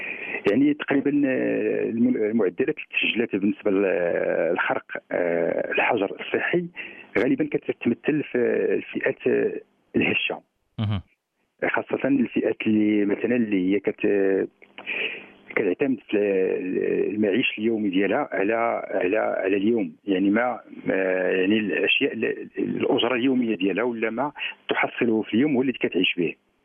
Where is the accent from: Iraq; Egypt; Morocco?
Morocco; حنا كمجتمع مغربي.